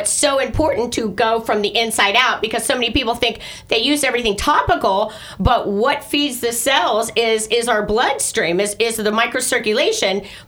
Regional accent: Tampa, Florida, United States; born there; I was born in Tampa Bay, St. Anthony's Hospital.

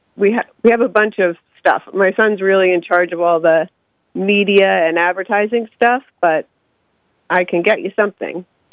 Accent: New York, United States; I'm a New Yorker, so got to say New York.

